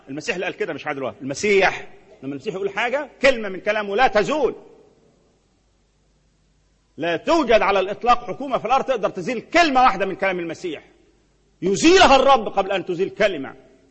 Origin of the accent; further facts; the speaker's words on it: Egypt; عندنا في مصر، الأرقام دي تعمل تعداد حقيقي لهذا الشعب